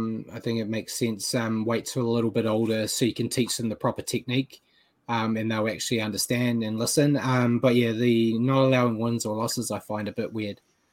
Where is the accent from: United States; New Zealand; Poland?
New Zealand; It's a pain in the ass as a New Zealander here with the time.